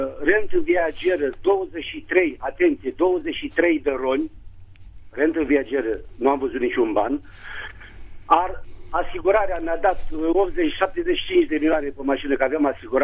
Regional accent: Bucharest, Romania; Sunt din București. Pe scurt, am 49 de ani.

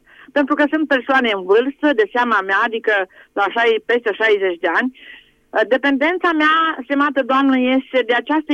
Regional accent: Bacău, Bacău County, Romania; eu sunt din Bacău … merg la Biserica Speranța

